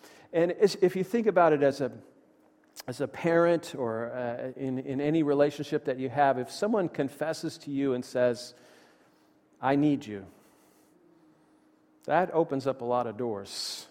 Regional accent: Halifax, Massachusetts, United States; my hometown of Halifax, Massachusetts. It is a booming metropolis of 3,000 people.

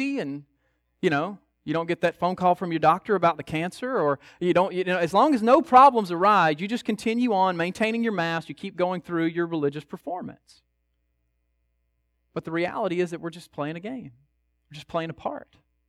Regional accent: United States; We're Christians because we're American, which is biblically ridiculous.

